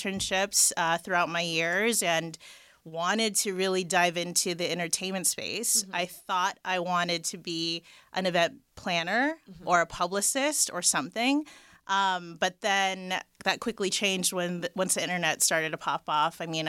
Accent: Los Angeles, California, United States; I'm very proud to be from the Valley. I don't know why people hate on it, but I'm from the Valley.

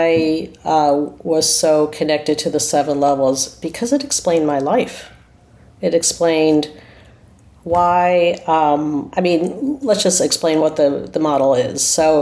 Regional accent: United States; accent: American; now in Australia; I am, you could hear from my accent, I'm American. I live in Australia.

